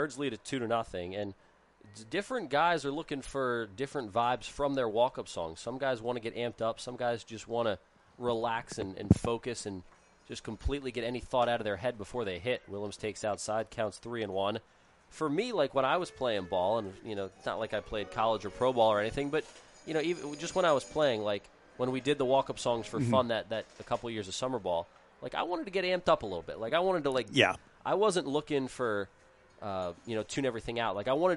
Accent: Philadelphia, Pennsylvania, United States; growing up in the Philly area, my friends and I, we'd hear that song come on the radio.

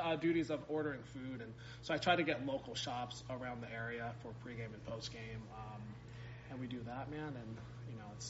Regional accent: Seattle, Washington, United States; now in California, United States; I grew up in Magnolia in Seattle, Washington. Went to Ballard High School. Went to a couple of junior colleges in the area before I got sent out here

